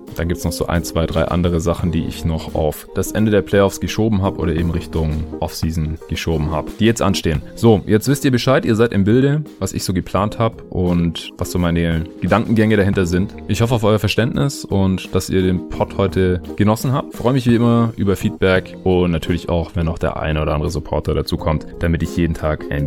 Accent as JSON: {"language": "German", "town": "Stuttgart", "region": "Baden-Württemberg", "country": "Germany", "tie": "born or raised there", "said": "dann muss ich auch noch in meine alte Heimat fahren, nach Stuttgart"}